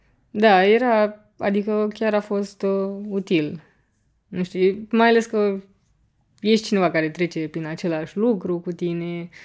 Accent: Constanța, Constanța County, Romania; am plecat la Constanța, de unde sunt eu, și am stat acolo câteva zile cu ai mei

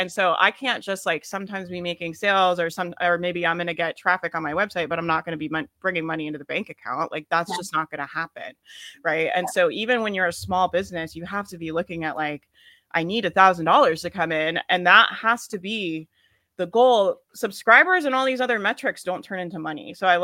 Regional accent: Southern United States, United States; That's, I'm from the South, right? So it's like, oh, bless her heart.

